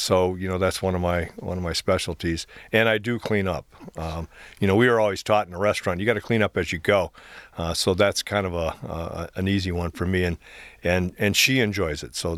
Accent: Redford, Michigan, United States; So my mother and father, we grew up in Redford, Michigan.

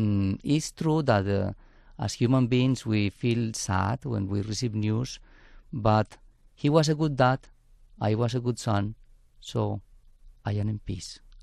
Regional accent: Yarumal, Antioquia, Colombia; born there; English is a second language; I was born in Colombia, in a town called Yarumal in South America. I am the seventh of a family of 14.

